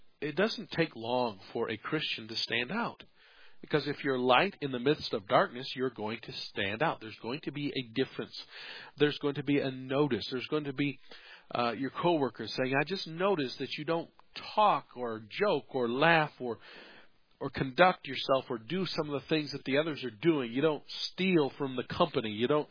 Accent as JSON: {"language": "English", "country": "United States", "tie": "born or raised there", "said": "you and I, we grew up in America, so we just can't even fathom the idea of a institution jailing someone just for preaching the Bible."}